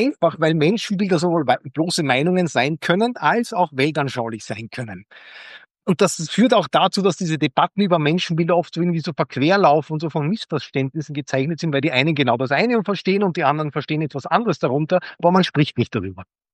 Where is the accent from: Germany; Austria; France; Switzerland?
Austria; das war mir als Österreicher gar nicht so bewusst